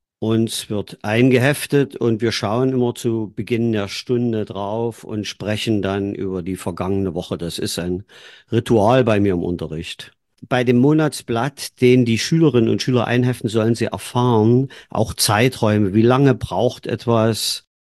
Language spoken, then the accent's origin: German; Leipzig, Saxony, Germany; Ich bin in Leipzig geboren, aufgewachsen und unterrichte seit 42 Jahren. Bin sozialisiert worden in der DDR